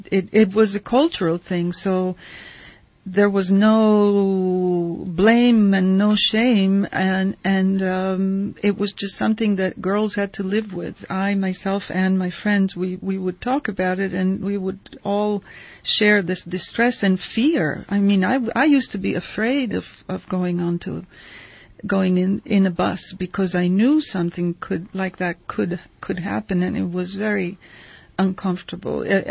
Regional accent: Italy; English is a second language; When I was growing up in Italy, it was a problem for a growing adolescent girl

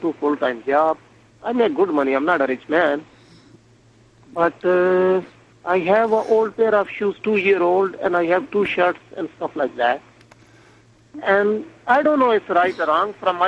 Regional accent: Pakistan; I'm from Pakistan. … I have a different belief system and value, ethics

